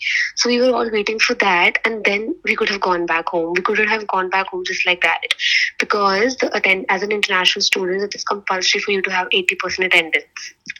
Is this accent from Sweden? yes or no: no; New Delhi, Delhi, India; English is a second language; I come from New Delhi, touch wood. I come from a very good background.